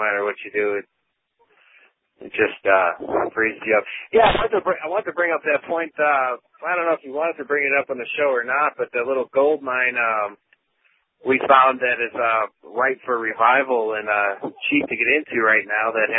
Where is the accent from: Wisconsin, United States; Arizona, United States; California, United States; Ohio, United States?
Wisconsin, United States; Milwaukee; I grew up in Milwaukee and skied all my life up in the UP